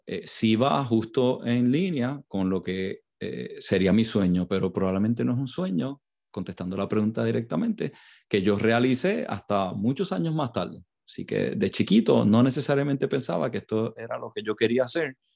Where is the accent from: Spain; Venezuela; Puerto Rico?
Puerto Rico; now in United States; Creciendo en Puerto Rico, sí era mi sueño vivir en los Estados Unidos. Esa parte la he logrado.